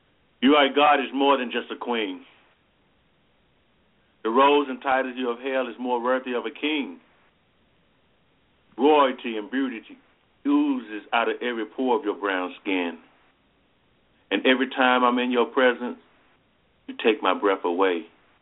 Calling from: Alabama, United States; again from Alabama.

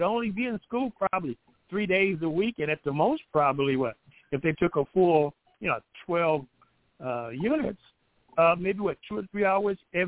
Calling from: Detroit, Michigan, United States; from Detroit.

